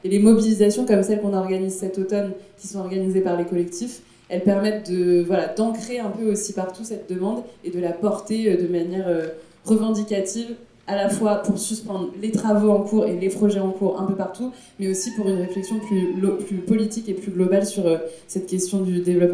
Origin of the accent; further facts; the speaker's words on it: Rouen, Normandy, France; Moi, je suis de Rouen.